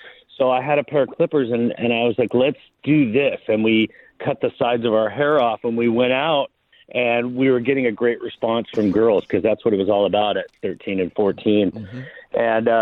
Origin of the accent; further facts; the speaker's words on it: Long Beach, California, United States; I'm a native Angeleno, grew up in Long Beach, the LBC, went to school.